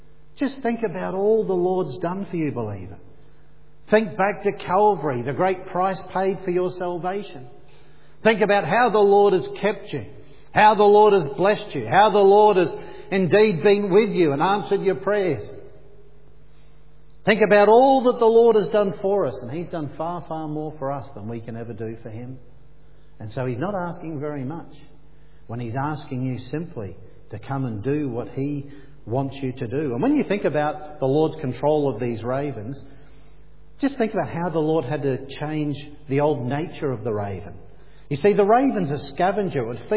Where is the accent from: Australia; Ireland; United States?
Australia; accent: Australian; With my Aussie accent, I'll get it wrong whatever I say anyway, so I'll stick with the word Cherith.